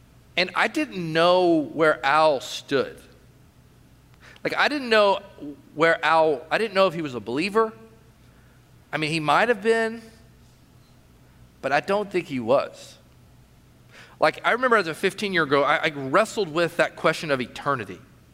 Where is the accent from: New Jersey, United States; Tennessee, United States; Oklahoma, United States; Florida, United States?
Tennessee, United States; Knoxville; I'm from Knoxville, Tennessee. I'm a huge Tennessee Volunteer fan.